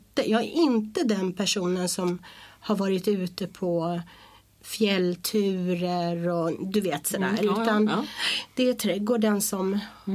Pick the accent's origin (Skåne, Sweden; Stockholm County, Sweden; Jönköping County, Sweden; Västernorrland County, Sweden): Stockholm County, Sweden; Stockholm; jag har en bindning till Värmland, det har jag. Men annars så är jag Stockholms tjej, absolut.